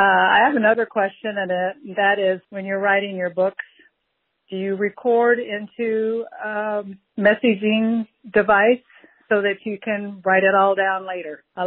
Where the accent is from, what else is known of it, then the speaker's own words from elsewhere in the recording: Navarre Beach, Florida, United States; I'm from Navarre Beach, Florida, in the Panhandle.